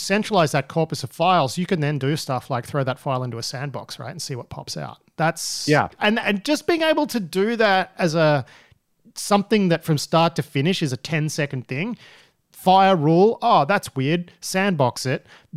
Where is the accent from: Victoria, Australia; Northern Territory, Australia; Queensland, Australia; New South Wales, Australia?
Victoria, Australia; Melbourne; I grew up in Melbourne and the main river that runs through Melbourne is the Yara.